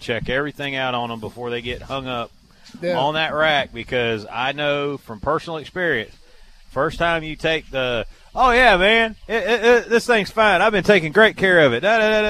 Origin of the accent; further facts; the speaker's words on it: United States; I'm American.